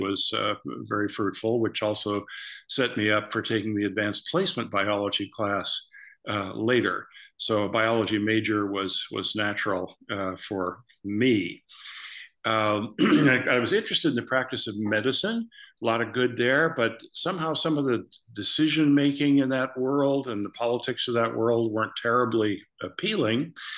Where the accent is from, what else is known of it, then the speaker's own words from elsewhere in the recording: Eugene, Oregon, United States; Right here in Eugene, Oregon.